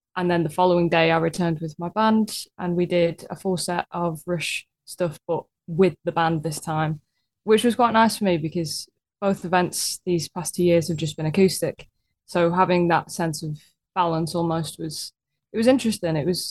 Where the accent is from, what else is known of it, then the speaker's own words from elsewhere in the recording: Blackpool, North West England, United Kingdom; also born or lived in Guildford; now in London, United Kingdom; I was born in Blackpool and I was raised in Blackpool. Then I moved to Guildford. And then from Guildford, I went to, well, Kentish Town, where I am now.